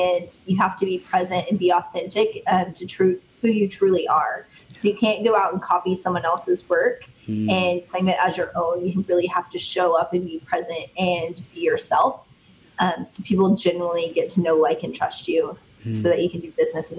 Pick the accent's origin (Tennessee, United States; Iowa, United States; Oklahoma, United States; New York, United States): Oklahoma, United States; And I'm like, I'm a nobody from Oklahoma.